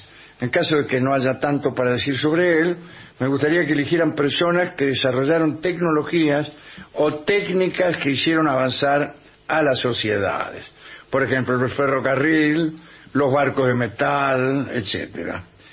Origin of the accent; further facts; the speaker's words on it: Mexico; Soy mexicano.